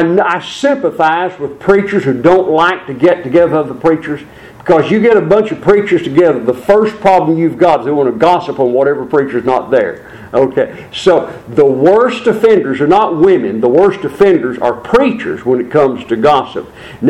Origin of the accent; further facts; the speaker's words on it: Conway, United States; where I grew up, in the congregation where I grew up in Conway, there was a bunch of kids.